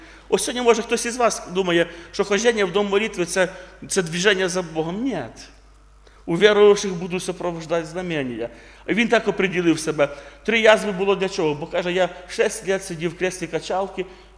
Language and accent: Ukrainian; Poltava Oblast, Ukraine; also born or lived in Kalyta; З півроку до 6 років я тут виріс в Калиті. Є таке Калита, да? Я там жив з батьками, потім переїхали ми в Полтавську область.